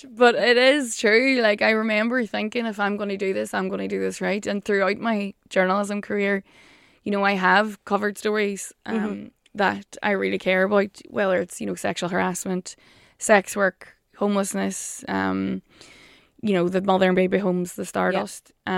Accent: Derry, Northern Ireland, United Kingdom; now in Dublin, Ireland; So I'm originally from Derry City. I've been in Dublin 8 years now.

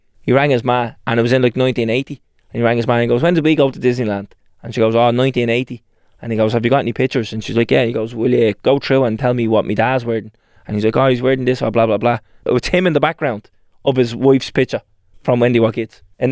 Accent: Dublin, Leinster, Ireland; we're both from Dublin.

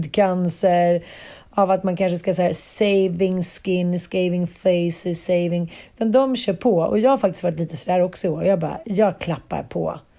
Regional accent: Sweden; För det var väl senast som vi svenskar kände någon form av patriotism liksom.

